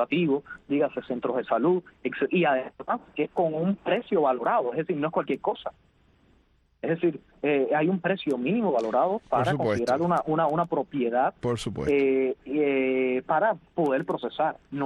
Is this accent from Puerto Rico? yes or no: no; Cuba; moved away; ahora mismo yo quisiera estar en mi país, disfrutando del derecho de ser cubano.